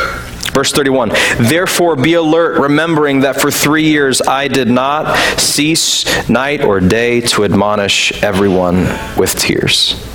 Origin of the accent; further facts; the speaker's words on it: the South, United States; also born or lived in West Virginia; I grew up in the South, so I could recognize a Southern accent, but I couldn't quite place this one.